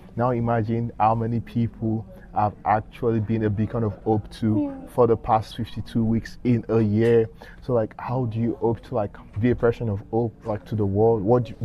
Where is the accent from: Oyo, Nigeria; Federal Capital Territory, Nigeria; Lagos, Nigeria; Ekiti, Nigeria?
Oyo, Nigeria; English is a second language; So like back in Nigeria, like I'm from the West, the Yoruba side. So I'm from Oyo in Nigeria. But I speak Yoruba, but like in Nigeria generally, the national language is English.